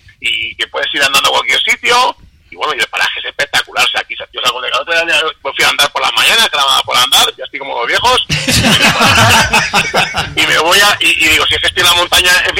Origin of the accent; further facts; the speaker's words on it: Cuenca, Castilla-La Mancha, Spain; Y que nadie se ofenda, porque yo soy de Cuenca y me considero igual.